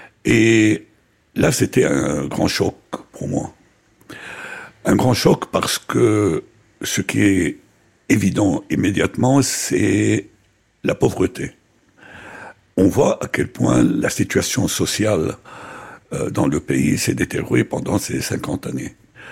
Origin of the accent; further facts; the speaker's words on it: Syria; born there; moved away; voilà, pour la première fois maintenant, je vais dans mon pays natal